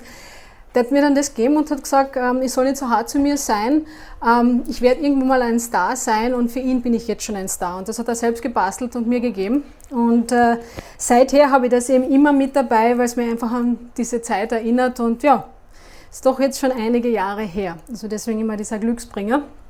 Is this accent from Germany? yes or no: no; Klagenfurt, Carinthia, Austria; Ich komme ja aus Klagenfurt und ist vielleicht ein bisschen mehr Natur und See